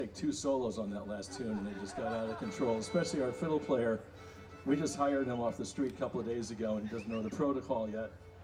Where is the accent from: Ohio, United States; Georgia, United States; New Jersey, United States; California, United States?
New Jersey, United States; I come from New Jersey, this doesn't count.